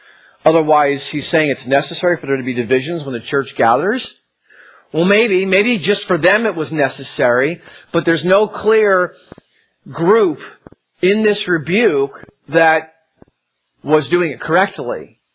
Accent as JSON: {"language": "English", "region": "New Jersey", "country": "United States", "said": "And I make faces a lot. I'm from New Jersey. We'll blame it on that."}